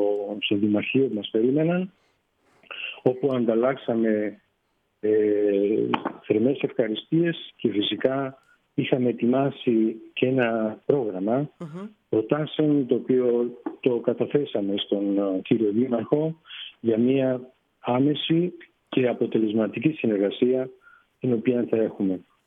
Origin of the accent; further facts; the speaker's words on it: Greece; και εγώ σαν Έλληνας